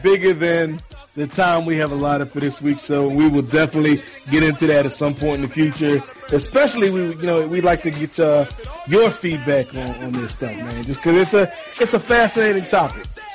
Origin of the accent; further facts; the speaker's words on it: Virginia, United States; also born or lived in Atlanta, Georgia; I was born in Atlanta, lived in Virginia most of my life